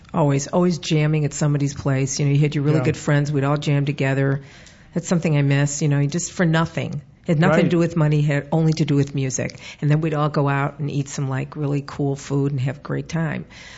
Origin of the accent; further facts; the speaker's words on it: Glencoe, Illinois, United States; I grew up in Glencoe, Illinois, but Chicago.